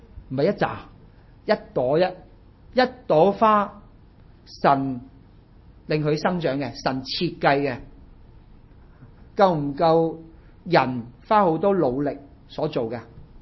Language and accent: Cantonese; China; 你中國人嘛，你同我中國人